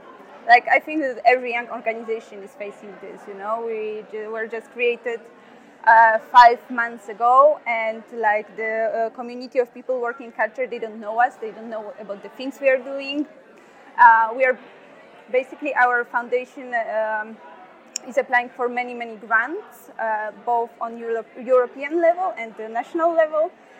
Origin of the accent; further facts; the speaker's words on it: Poland; I'm 29 and I'm from Poland, based in Warsaw.